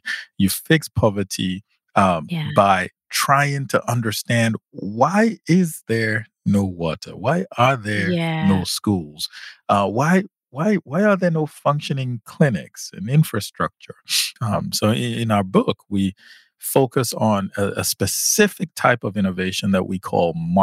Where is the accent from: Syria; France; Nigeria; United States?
Nigeria; Well, you know, I mean, I'm also